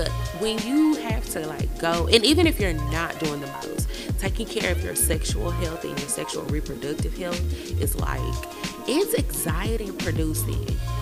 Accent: Texas, United States; I'm from Texas. Wild, wild west, all right?

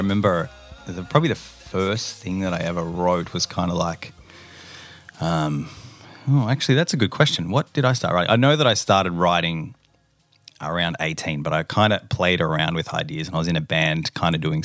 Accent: Melbourne, Victoria, Australia; I grew up in Melbourne, Victoria, Australia.

